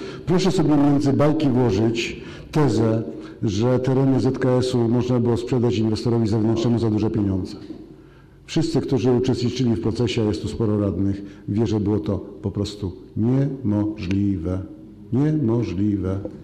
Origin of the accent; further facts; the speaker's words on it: Mościce, Lesser Poland, Poland; również jako mościczanin, dawałem takie dowody